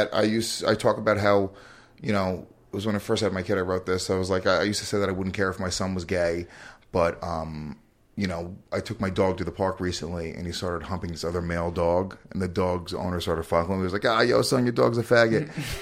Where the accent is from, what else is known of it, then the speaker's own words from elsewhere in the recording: Bronx, New York, United States; So I didn't have that like the same journey as the typical Puerto Rican kid growing up in the Bronx.